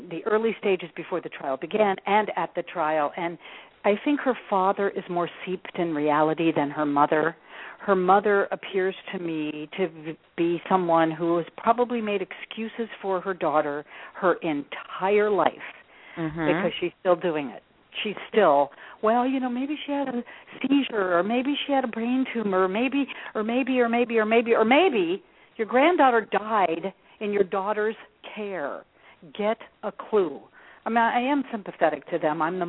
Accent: Albuquerque, New Mexico, United States; I grew up in Albuquerque, New Mexico, not far from Utah.

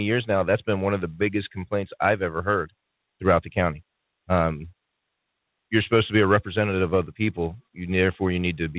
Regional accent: York, Pennsylvania, United States; moved away as an adult; also born or lived in Fort Hood, Texas; Well, I was born in Fort Hood, Texas, believe it or not, but raised in York, Pennsylvania. I moved out here in 1996

